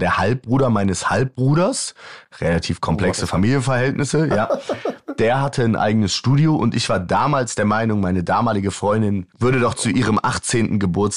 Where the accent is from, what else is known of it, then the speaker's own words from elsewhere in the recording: Cologne, North Rhine-Westphalia, Germany; hier mit meiner Heimatstadt, mit Köln.